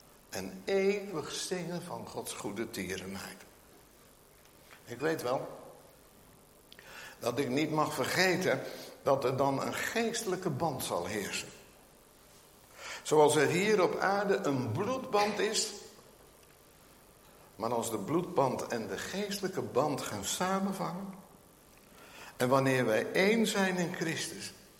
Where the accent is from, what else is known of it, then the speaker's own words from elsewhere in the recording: Nunspeet, Gelderland, Netherlands; Maar ja, ik kom uit Nunspeet van de Veluwe.